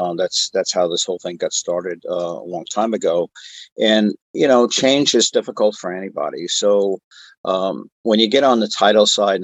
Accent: New York, United States; moved away; I'm from New York. I just told you I'm living in Southern California, but for 20 years. But I grew up in New York

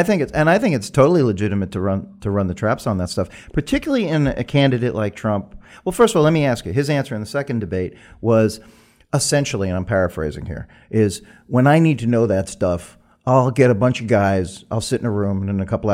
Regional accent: Brooklyn, New York, United States; I'm from Sheepshead Bay, Brooklyn.

